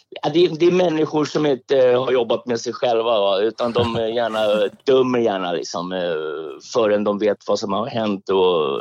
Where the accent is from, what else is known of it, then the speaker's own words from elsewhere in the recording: Stockholm, Stockholm County, Sweden; Ja, jag är söderkis. Jag är mitt från söder. Maria Torget heter.